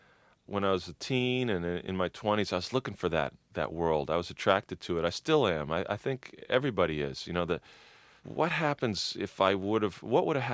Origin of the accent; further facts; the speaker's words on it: Boston, Massachusetts, United States; But I came from Boston during this particular time, and I grew up with two older brothers.